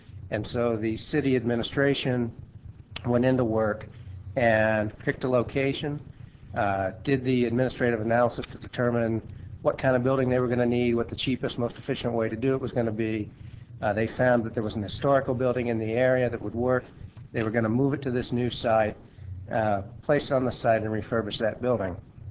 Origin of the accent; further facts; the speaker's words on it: West Virginia, United States; I came from West Virginia before practicing out here, so I'm happy to be here.